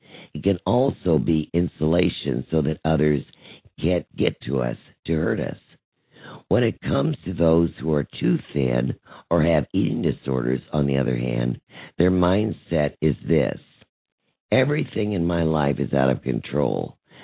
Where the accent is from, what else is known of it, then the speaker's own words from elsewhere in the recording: Kansas City, Missouri, United States; I went back to my hometown of Kansas City, Missouri, to see him.